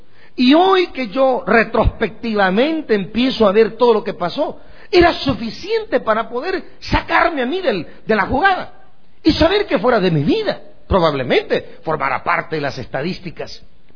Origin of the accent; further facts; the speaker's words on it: Guatemala; Recuerdo de que pues en mi pueblo y en Guatemala los cultos eran a las 9, las 10 de la mañana.